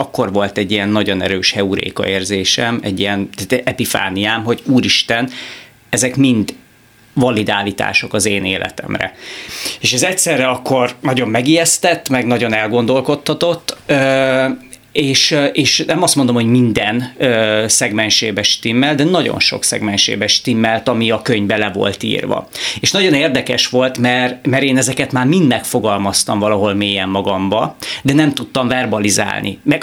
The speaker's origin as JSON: {"language": "Hungarian", "town": "Eger", "region": "Heves", "country": "Hungary", "tie": "born or raised there", "also_born_or_lived": "Sweden / Spain", "said": "én meg a hugomot születtünk Svédországba, most már ides tovább 35 éve, és 3 évet éltem Svédországban, utána 1 évet Spanyolországban, és akkor elváltak a szüleim, és utána 4-5 éves voltam, amikor Magyarországra jöttünk, Egerbe"}